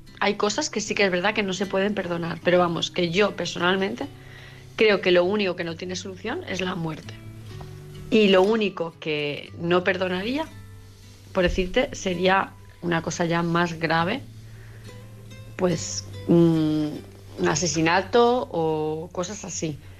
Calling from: Palma de Mallorca, Balearic Islands, Spain; de Palma de Mallorca

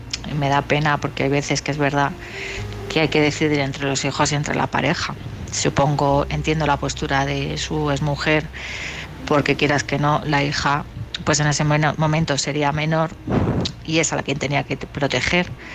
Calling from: Madrid, Community of Madrid, Spain; de Madrid.

